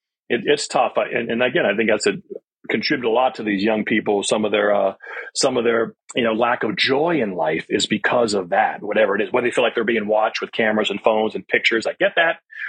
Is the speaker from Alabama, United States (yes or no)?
no; Pennsylvania, United States; also born or lived in Ohio; I grew up in Pennsylvania and Ohio, but every year my dad took his 2 weeks vacation from Sears, his job at Sears, and we would drive to South Boston.